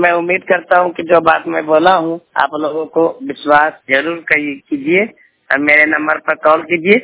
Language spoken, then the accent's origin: Hindi; Sadatpur, Bihar, India; now in Amritsar, India; मेरा घर सदातपुर दौना पोस्ट पवेट थाना अमरपुर जिला बांका बिहार का रहने वाला हूँ। मैं जो हूँ हुसैनपुरा चौक अमृतसर से मैं बोल रहा हूँ